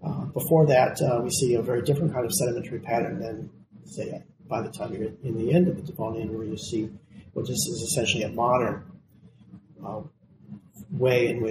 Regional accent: New Mexico, United States; I come from New Mexico, so you can think of the great Chaco and houses in Chaco Canyon or something like that.

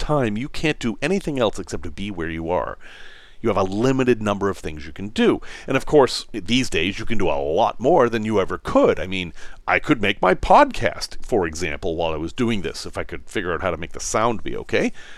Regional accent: Salem, Massachusetts, United States; Growing up in Salem, Mass., just to confuse things, I loved history.

